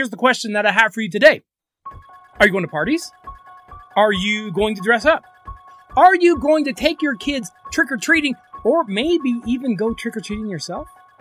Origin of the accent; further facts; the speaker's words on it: Denver, Colorado, United States; I like Denver, obviously. They're my hometown team, but I know Denver.